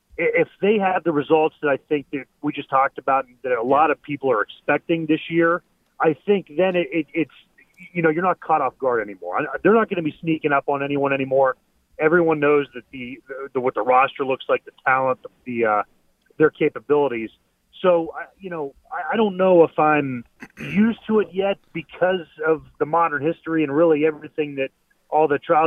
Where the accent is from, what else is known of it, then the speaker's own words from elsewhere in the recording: Ohio, United States; I'm a fan. I grew up in Northeast Ohio. There's that level of pride.